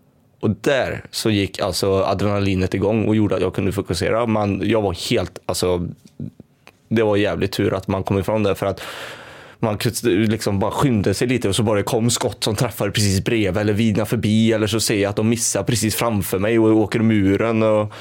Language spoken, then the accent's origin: Swedish; Sweden; jag skämdes när jag sa att jag var från Sverige.